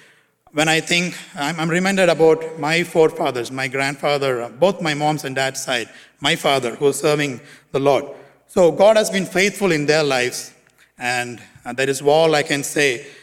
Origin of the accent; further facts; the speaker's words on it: Toronto, Ontario, Canada; we are from Toronto, Hilltop Bible Chapel.